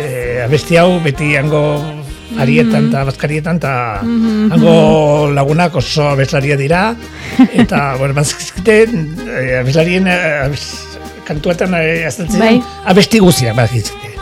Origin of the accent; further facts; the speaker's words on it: Navarre, Spain; gure herrian badago basoliza bat